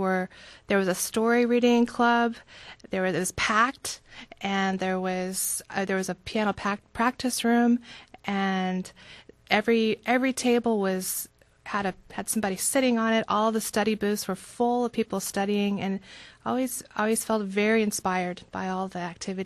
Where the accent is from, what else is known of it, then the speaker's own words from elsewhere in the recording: Midwest, United States; I'm from the Midwest in the States.